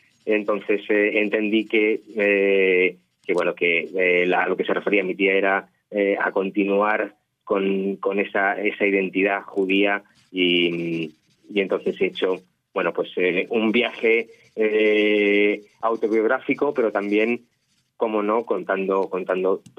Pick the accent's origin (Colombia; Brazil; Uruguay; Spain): Spain; Madrid, Community of Madrid; also born or lived in London; el barrio de Chamberí, en el Hospital La Milagrosa, pero bueno, es decir, he crecido entre Madrid y Londres, he vivido muchísimo tiempo allí.